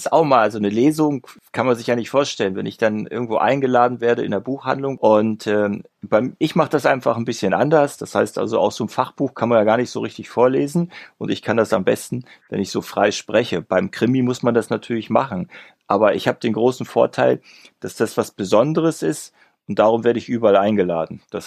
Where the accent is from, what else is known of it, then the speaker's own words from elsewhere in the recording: Schleswig-Holstein, Germany; Ich komme hier aus dem Dorf. Also, irgendwo in Schleswig-Holstein, da irgendwie so mitten in so einem, in der Pusta.